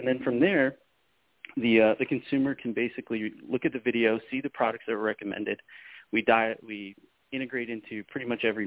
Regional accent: Spokane, Washington, United States; We've been running pilots at dispensaries, medical centers here in Arizona and back in my hometown of Spokane, Washington.

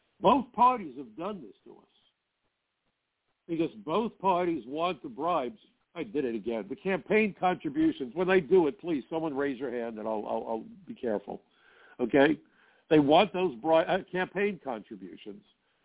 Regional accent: New York, United States; I'm a New Yorker. I've seen it all, I promise you.

